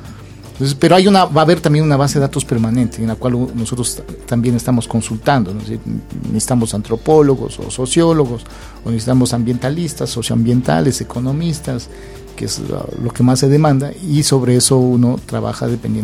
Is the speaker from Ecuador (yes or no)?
yes; Tulcán, Carchi, Ecuador; yo soy de Viena, Viena al Norte. Yo soy de Tulcán